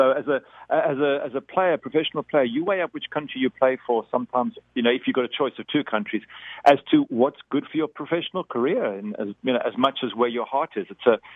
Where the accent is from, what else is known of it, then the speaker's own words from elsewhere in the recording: South Africa; And so we grew up in South Africa, which was sort of weather's a bit like, parts of it are like Texas, parts of it are like Florida. It's warm, it's hot, it's Africa.